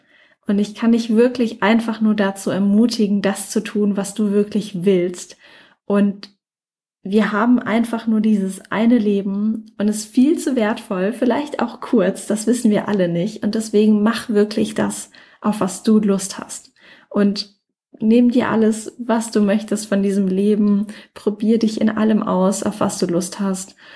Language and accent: German; Mannheim, Baden-Württemberg, Germany; Ich komme ja ursprünglich aus Mannheim.